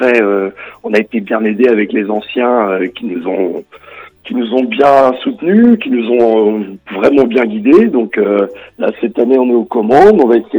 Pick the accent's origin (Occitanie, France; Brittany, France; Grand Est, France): Brittany, France; Tréguier; parce que nous on est de Tréguier